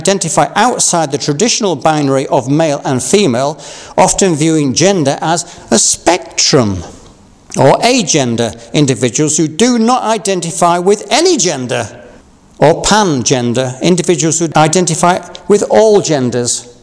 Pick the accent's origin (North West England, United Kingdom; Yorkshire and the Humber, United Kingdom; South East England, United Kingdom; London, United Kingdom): Yorkshire and the Humber, United Kingdom; accent: Yorkshire; There was a time when my accent would have left you in no doubt that I was and am a Yorkshireman.